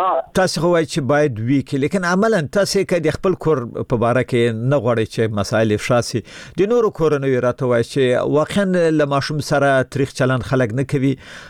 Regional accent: Afghanistan; زه هم افغان یم،

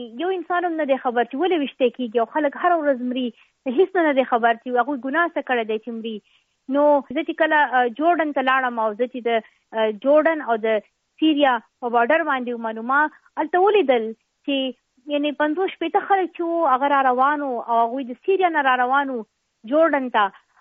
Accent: Khyber Pakhtunkhwa, Pakistan; زه په دې خبره باندې فخر کوم چې زه د سوات نه یم

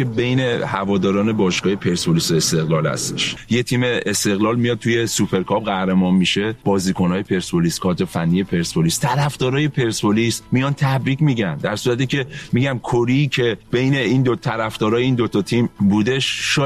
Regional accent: Iran; ما وقتی ایرانی هستیم

